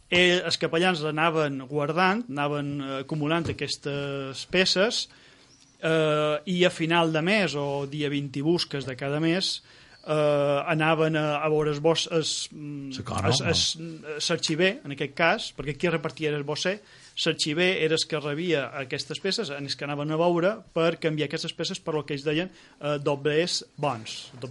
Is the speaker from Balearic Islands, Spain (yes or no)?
yes; Balearic Islands, Spain; Jo crec que a Mallorca, així, una mica, així com som molts mallorquins